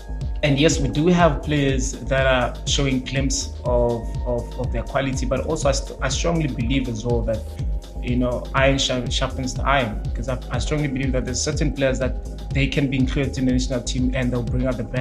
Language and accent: English; South Africa; We as South African, I wish we can.